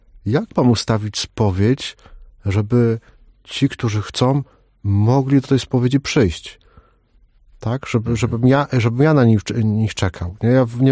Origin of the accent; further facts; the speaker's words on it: Olesno, Opole Voivodeship, Poland; Ja pochodzę z Olesna, więc to mogę tak powiedzieć.